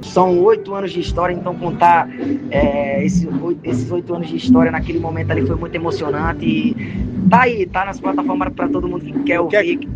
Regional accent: Alagoas, Brazil; moved away; eu sou de Alagoas, na verdade, né? Sou ali perto de Maceió. E aí fui pra Sergipe em 2015 ali pra jogar futebol.

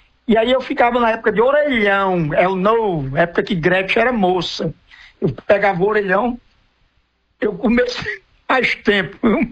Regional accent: Rio Grande do Norte, Brazil; moved away; also born or lived in Ceará; E então, eu deixei, saí do Rio Grande do Norte, fui lá pro Ceará

